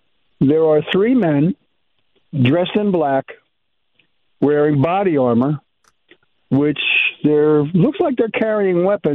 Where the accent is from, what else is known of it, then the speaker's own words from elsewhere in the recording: Pennsylvania, United States; Well, you know, I'm from Bucks County